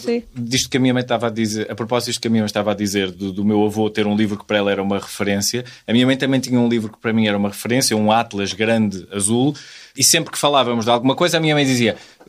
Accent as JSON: {"language": "Portuguese", "town": "Espinho", "region": "Aveiro", "country": "Portugal", "tie": "born or raised there", "also_born_or_lived": "Porto", "said": "Nasci no Porto, mas cresci em Espinho e vivemos lá até aos meus 14 ou 15 anos. E vivíamos num prédio grande que à volta tinha um pinhal, que tinha uma escola, tinha uma fábrica velha, tinha outros prédios em obras."}